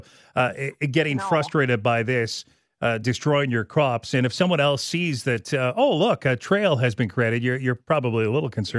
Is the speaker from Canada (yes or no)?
yes; Regina, Saskatchewan, Canada; grown up here in Regina. My older brothers, I remember they used to hop on their bikes and rip over. I grew up in Rosemont, nearby train tracks at the CN tracks there